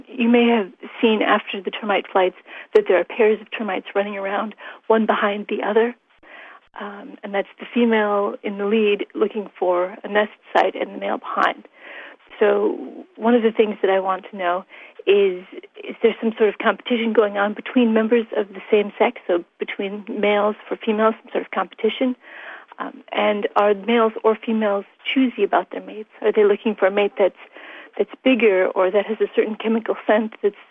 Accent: Minnesota, United States; but I grew up in Minnesota in the United States, and we just didn't have termites there.

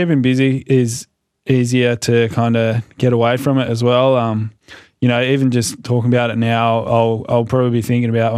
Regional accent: Australia; I'm from Australia.

